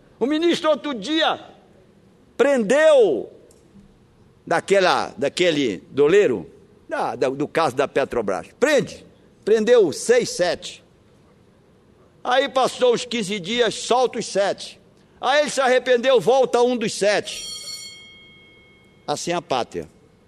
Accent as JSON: {"language": "Portuguese", "region": "Pará", "country": "Brazil", "said": "Eu vim para cá, senhor presidente, desço, para representar o povo da minha terra querida, que eu amo, que eu adoro."}